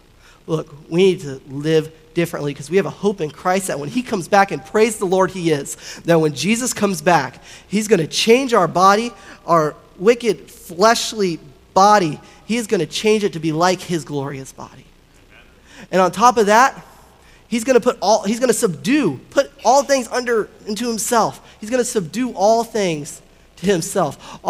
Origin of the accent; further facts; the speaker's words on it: Florida, United States; I'm born and raised in Florida. Love Florida. I love Florida, but I'm from South Florida originally.